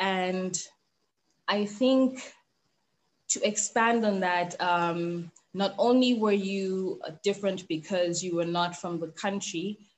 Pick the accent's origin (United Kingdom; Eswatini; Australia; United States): Eswatini; even just growing up in Swaziland, we had a combination of people from different countries in my friend group.